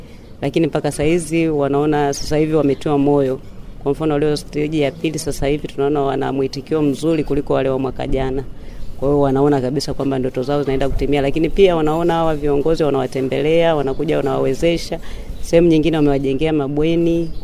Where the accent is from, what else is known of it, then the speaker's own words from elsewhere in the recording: Mbeya, Tanzania; natokea mkoa wa Mbeya, kituo Kiwila Sekondari, wilaya ya Rungwe, Tukuyu.